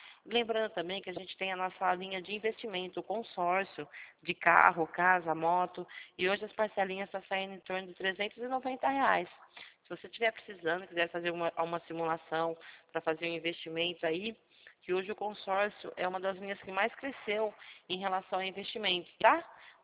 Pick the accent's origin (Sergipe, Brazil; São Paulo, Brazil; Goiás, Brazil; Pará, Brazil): São Paulo, Brazil; Rio Claro; Eu sou de Rio Claro, pertinho aqui da senhora.